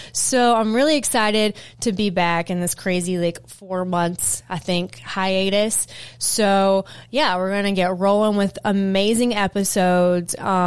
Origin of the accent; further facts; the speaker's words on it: the South, United States; accent: Southern; getting my Southern accent back like cranked up full volume before I go to New York